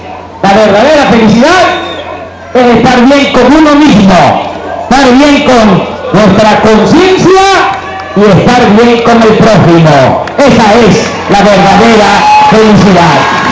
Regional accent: Tepetitán, Tabasco, Mexico; yo que vengo de un pueblo de Tepetitán, Macuspana, Tabasco

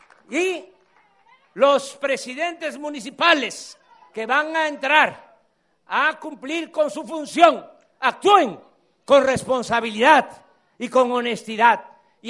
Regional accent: Veracruz, Mexico; seguir transformando a mi pueblo, al pueblo de Veracruz.

